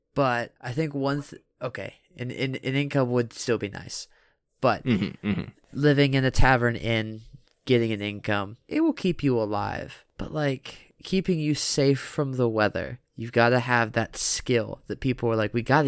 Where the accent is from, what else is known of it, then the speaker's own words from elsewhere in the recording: Scotland, United Kingdom; I'm Scottish.